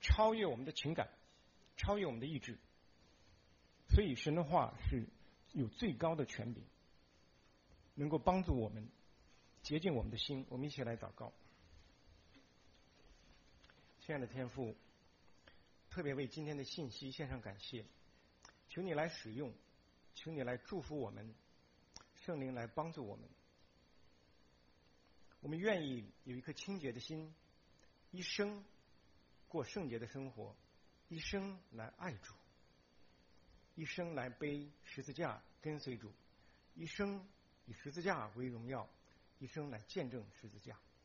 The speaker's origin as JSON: {"language": "Chinese", "country": "China", "said": "我们身为中国人"}